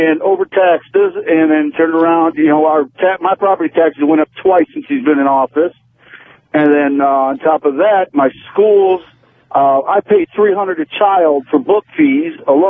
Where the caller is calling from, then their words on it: Indiana, United States; Hi, first time caller.